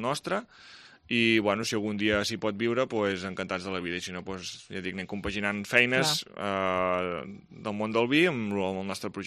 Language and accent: Catalan; Catalonia, Spain; nosaltres som del Baix Penedès, vull dir, el Baix Penedès és aquella terra de ningú